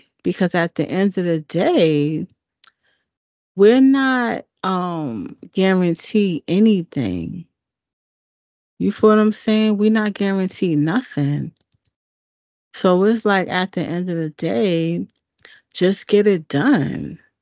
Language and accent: English; New York, United States; Maybe because I'm from New York, so it just seems like, you feel what I'm saying?